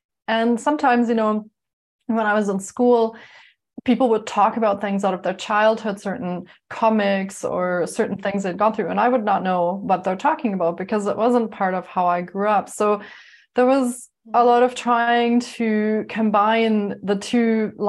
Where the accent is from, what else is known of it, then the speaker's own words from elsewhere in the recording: Munich, Bavaria, Germany; English is a second language; now in Canada; we first moved from Germany to Canada, which was a really big change. And I didn't speak any English. We didn't have any family there. I didn't know anyone there. And we moved from a very urban center in Munich, Germany, into a very small town